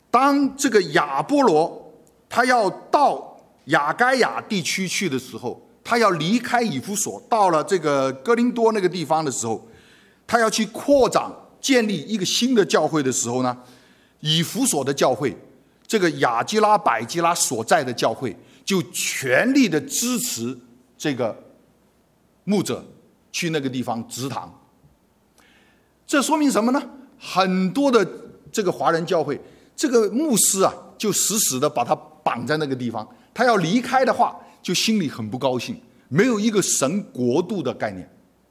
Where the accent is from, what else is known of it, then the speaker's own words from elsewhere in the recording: Guangdong, China; 我本身也是广东人